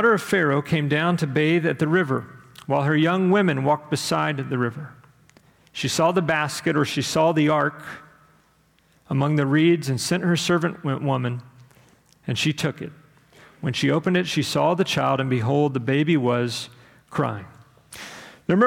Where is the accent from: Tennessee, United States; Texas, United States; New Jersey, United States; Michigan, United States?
Texas, United States; I always say bitumen because I'm from Texas, but I'm trying to say it the right way now, so I apologize.